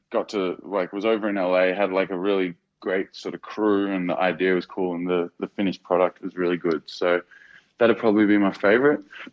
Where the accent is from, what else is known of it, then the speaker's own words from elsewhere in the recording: Melbourne, Victoria, Australia; I mean, Melbourne, because I'm from Melbourne.